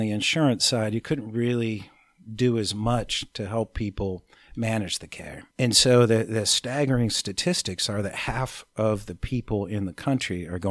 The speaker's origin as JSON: {"language": "English", "town": "Canton", "region": "Ohio", "country": "United States", "tie": "born or raised there", "said": "Canton, Ohio, to be exact. The home of the Pro Football Hall of Fame"}